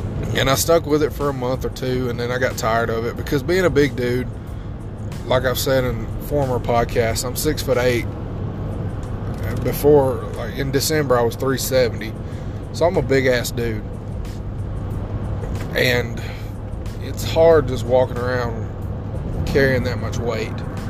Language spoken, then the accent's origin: English; Alabama, United States; Yes, I'm from the South. I'm from Alabama, so we drink sweet tea every fucking day.